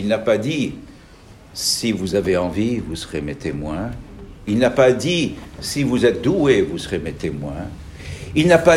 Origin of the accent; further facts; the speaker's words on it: Algeria; born there; je suis né en Algérie